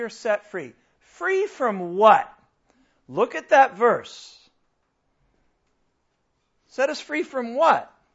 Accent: United States; I mean, I'm from America. Freedom is practically a religion in America.

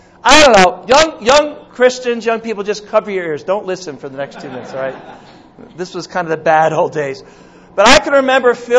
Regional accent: United States; Now, I come from America, and in our country, freedom is almost like a religion.

